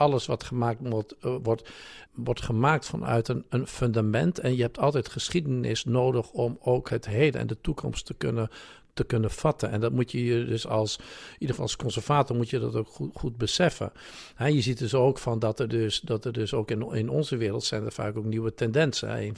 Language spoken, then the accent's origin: Dutch; Assen, Drenthe, Netherlands; Ik zei, nee, Drenthe. Hij zei, dan is het goed.